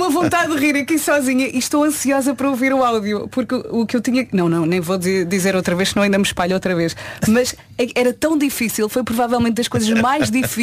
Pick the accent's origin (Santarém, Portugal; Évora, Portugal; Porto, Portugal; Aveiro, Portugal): Évora, Portugal; Viana do Alentejo; É da minha terra, Viana do Alentejo.